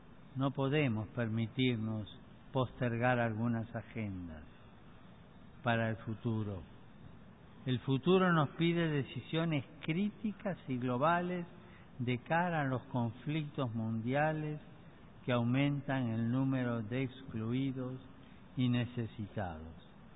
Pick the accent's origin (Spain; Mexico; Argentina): Argentina; un clásico de la literatura de mi tierra natal